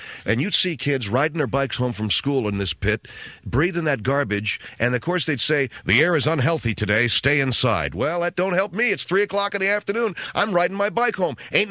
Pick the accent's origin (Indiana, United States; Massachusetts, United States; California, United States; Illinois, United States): California, United States; San Gabriel Valley; I grew up in the San Gabriel Valley.